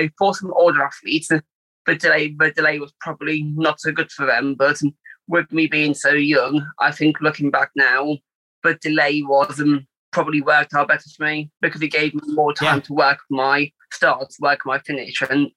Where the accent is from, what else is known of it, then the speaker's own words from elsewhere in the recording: London, United Kingdom; I was from London.